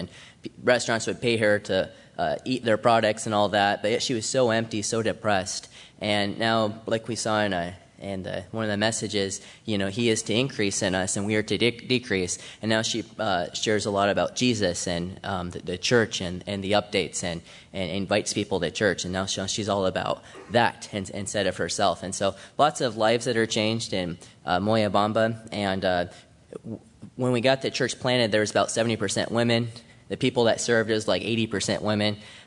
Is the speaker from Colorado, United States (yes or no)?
yes; Colorado, United States; I'm from Colorado